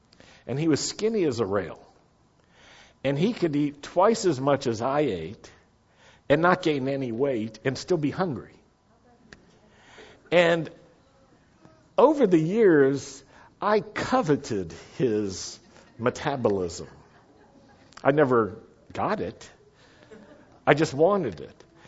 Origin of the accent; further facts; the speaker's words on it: Roanoke, Virginia, United States; I grew up in Roanoke, Virginia. We had a sign downtown, a big illuminated Dr. Pepper bottle cap.